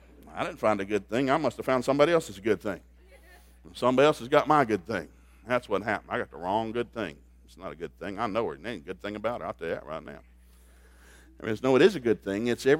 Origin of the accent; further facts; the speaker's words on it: Tennessee, United States; we go to a seafood restaurant because we grew up in East Tennessee. There's no seafood restaurant in East Tennessee.